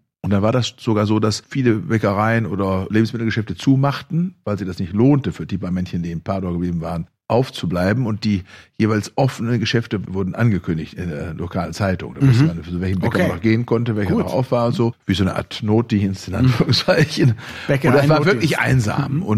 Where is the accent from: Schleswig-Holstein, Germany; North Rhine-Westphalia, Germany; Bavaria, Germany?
North Rhine-Westphalia, Germany; Bonn; born there; now in Berlin, Germany; ich lebe ja in der Woche hier weitestgehend in Berlin. Gebürtig komme ich aus Bonn. Und von den Vorfahren her bin ich halber Rheinländer und halber Westfale.